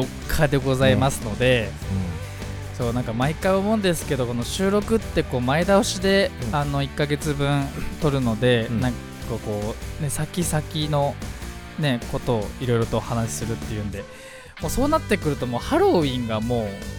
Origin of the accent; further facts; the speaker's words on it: Fujisawa, Kanagawa, Japan; この番組は藤沢出身の俳優タレントとして活動する